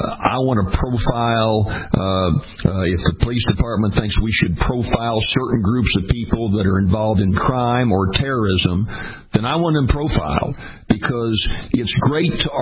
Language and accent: English; Louisiana, United States; I was an elected official in my home state of Louisiana for 28 years